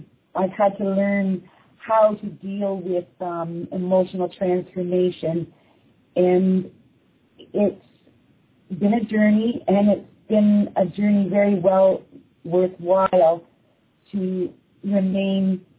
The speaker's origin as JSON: {"language": "English", "region": "Ontario", "country": "Canada", "said": "she is a fellow Canadian, like I am. I'm from Ontario, Canada"}